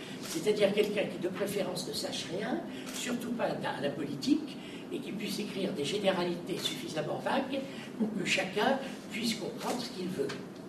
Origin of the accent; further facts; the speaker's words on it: France; Vous doutez bien que, puisque je suis français, ça m'a mené à des paradoxes.